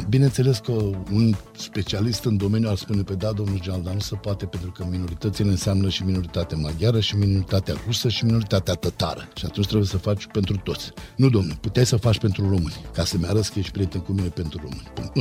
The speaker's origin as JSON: {"language": "Romanian", "country": "Romania", "said": "Am avut multe frustrări anul ăsta noi, ca români, cărora trebuie să le facem față."}